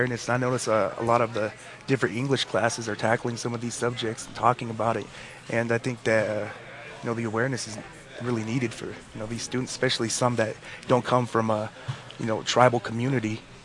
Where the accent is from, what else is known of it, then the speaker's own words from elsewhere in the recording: Tule River Reservation, California, United States; I'm from the Tule River Reservation in Central Valley, California.